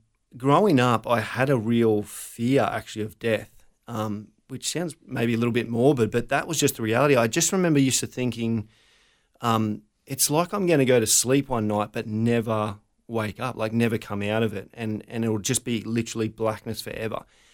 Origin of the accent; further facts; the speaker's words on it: Brisbane, Queensland, Australia; So born and raised in Brizzy. Always been here, love mm-hmm. Brizzy.